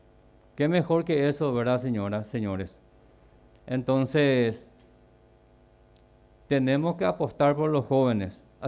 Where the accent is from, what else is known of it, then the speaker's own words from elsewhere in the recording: Paraguay; Nos comprometemos como ciudadanos paraguayos